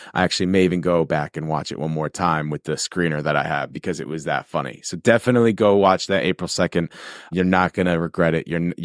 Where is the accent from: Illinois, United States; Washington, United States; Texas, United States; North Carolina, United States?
Texas, United States; I'm from Texas.